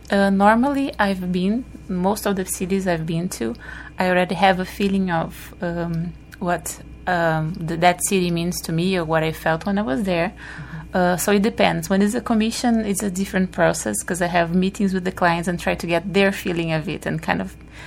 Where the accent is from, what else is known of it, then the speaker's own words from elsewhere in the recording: Brazil; I came from Brazil in a little town